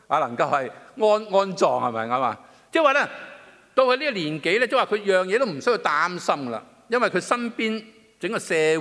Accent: China; 一個人物是我們中國人所講的所尊敬的聖人

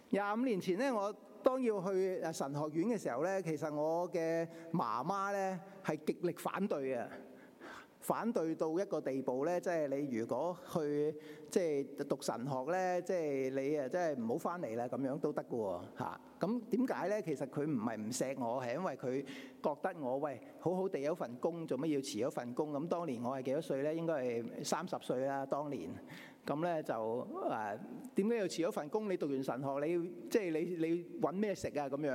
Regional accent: China; 其实我们中国人很重视孝道

